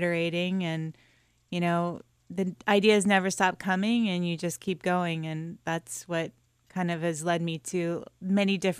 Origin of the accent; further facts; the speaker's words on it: Hawaii, United States; also born or lived in Japan; I was born and raised in Hawaii and in Japan. So I actually had Japanese nannies growing up, and I would spend half the year going to school in Japan and kind of go back and forth between Hawaii and Japan. So I consider myself half Japanese